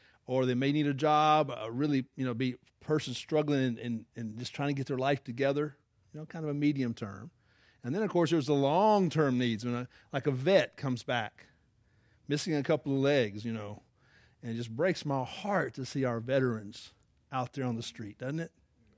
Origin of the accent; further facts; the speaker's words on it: Atlanta, Georgia, United States; I'm from Atlanta, so unfortunately that happens a lot.